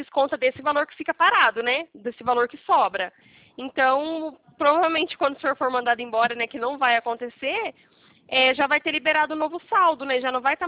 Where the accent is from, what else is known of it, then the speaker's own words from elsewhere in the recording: São Paulo, Brazil; eu sou de São Paulo.